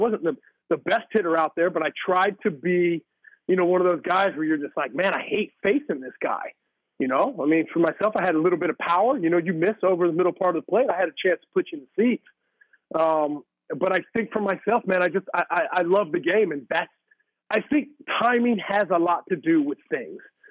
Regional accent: Parkersburg, West Virginia, United States; I'm from Parkersburg, West Virginia, bro. Like, I never gone to all these cities before.

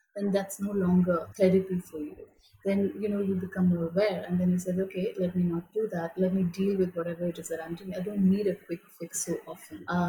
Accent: Northeast India, India; which is quite an irony because I'm from Northeast India.

